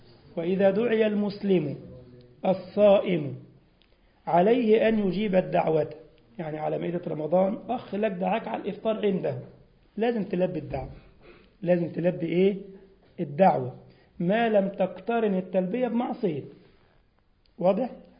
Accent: Egypt; تسمى المبردة حسمات الثلاجة عندنا في مصر، الثلاجات والغسالات

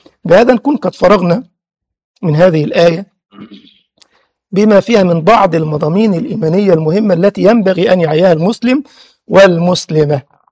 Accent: Egypt; مش انا قلت لك زمان كان عندنا في مصر يقولوا لنا كده ايه

